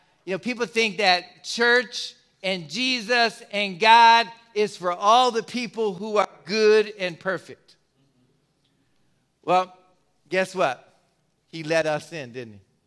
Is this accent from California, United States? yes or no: no; Willingboro, New Jersey, United States; If I went to another country in the world and I said I'm from Willingboro, New Jersey, they would have no idea where I said.